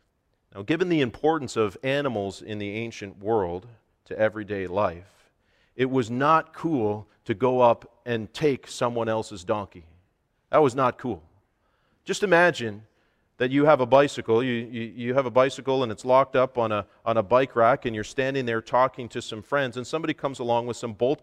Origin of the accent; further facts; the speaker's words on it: Canada; because we're Canadian, we'll focus on hockey.